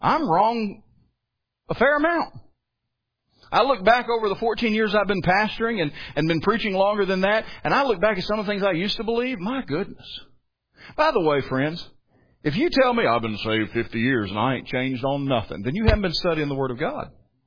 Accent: United States; born there; I'm a good, proud American. I thank the Lord that I was born in America.

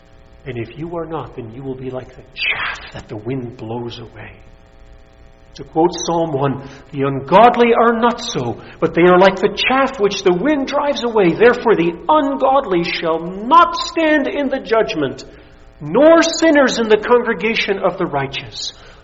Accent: United States; because the United States of America, and I say this as an American, gets the stone too

